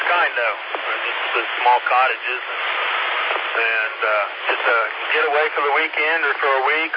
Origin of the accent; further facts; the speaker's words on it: Columbus, Ohio, United States; I'm actually from Columbus, Ohio, and this is one of our repeaters up home there.